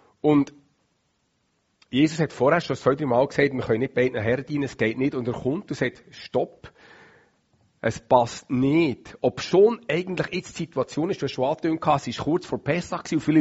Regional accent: Switzerland; für mich geht als Schweizer mega speziell, was dort war und was passiert ist

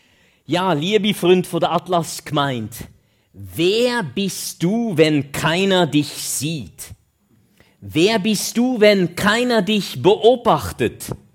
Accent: Netherlands; also born or lived in Germany; now in Switzerland; Ich habe eine holländische Mutter, einen deutschen Vater und eine schweizerische Frau. Ich bin in Deutschland geboren, in Holland aufgewachsen und habe dann in der Schweiz da studiert.

